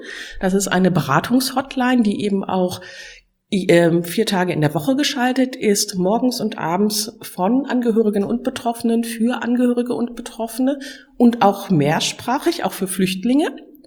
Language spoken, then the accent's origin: German; Ratingen, North Rhine-Westphalia, Germany; Ich komme aus Ratingen, also aus Nordrhein-Westfalen